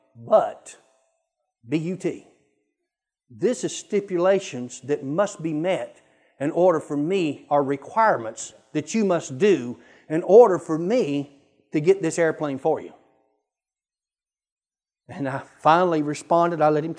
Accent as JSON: {"language": "English", "town": "Columbus", "region": "Georgia", "country": "United States", "tie": "born or raised there", "lives_now": "Broken Arrow, United States", "said": "God was having me do something in my hometown one time in Columbus, Georgia, when I lived there. Now we're in Broken Arrow, Oklahoma."}